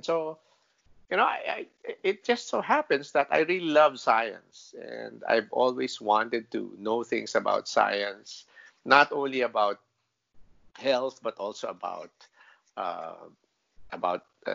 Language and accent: English; Pasig, Metro Manila, Philippines; I grew up here in Pasig, and I went to the nearest high school, which where I grew up in. I live in a barangay called Capitolio. It's in Pasig